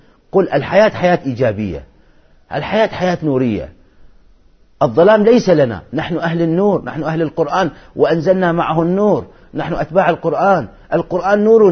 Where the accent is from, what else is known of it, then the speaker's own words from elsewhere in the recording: Iraq; إخوتي العراقيين أحبتي من بلدتي ووطني. نحن عشنا ردحا من الزمن في ظلم صدام